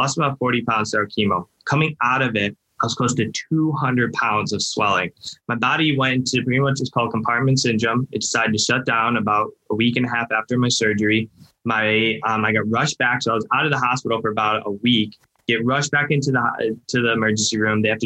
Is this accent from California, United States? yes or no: no; Cleveland, Ohio, United States; So I'm 29 years old now. I'm from Cleveland, Ohio.